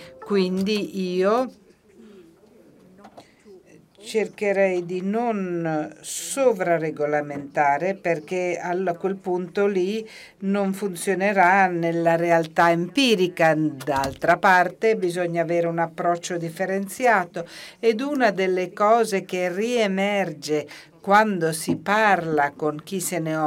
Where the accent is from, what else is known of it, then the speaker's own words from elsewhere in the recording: Brussels, Brussels-Capital Region, Belgium; Vengo da Bruxelles e quindi io mi riferisco alla legislazione europea